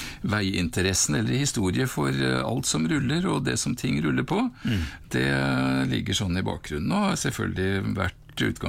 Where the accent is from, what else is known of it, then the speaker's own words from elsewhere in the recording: Østfold, Norway; fordi at jeg kommer jo fra andre siden av fjorden, jeg kommer fra Østfold